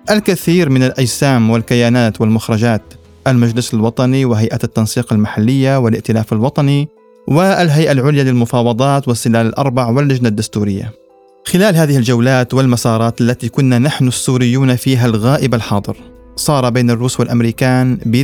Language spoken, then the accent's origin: Arabic; Syria; وفيه نناقش مستقبل بلدنا سوريا بعد 10 سنوات على الثورة